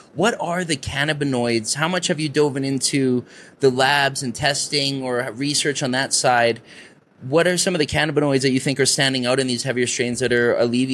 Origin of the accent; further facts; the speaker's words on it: Canada; now in Colombia; I'm from Canada originally. I'm living in Colombia.